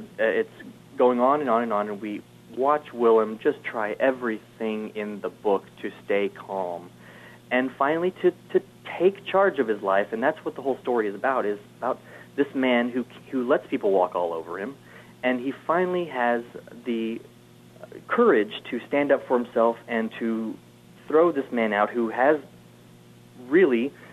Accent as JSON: {"language": "English", "region": "Texas", "country": "United States", "said": "Okay, well, I am originally from Central Texas."}